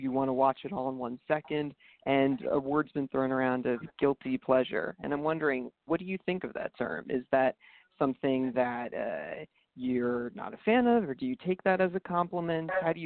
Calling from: Los Angeles, California, United States; from Los Angeles.

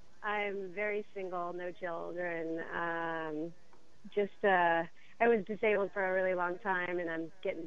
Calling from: Nashville, Tennessee, United States; Nashville, Tennessee.

